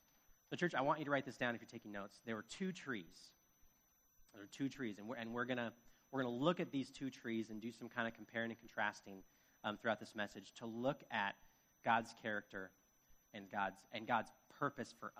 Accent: Chicago, Illinois, United States; Like, as a Chicagoan, this garden sounds incredible.

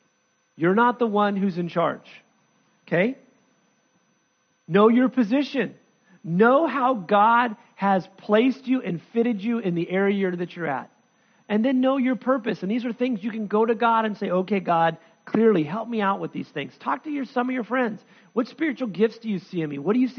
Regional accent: United States; I'm a grumbler. I'm a complainer. I'm an American.

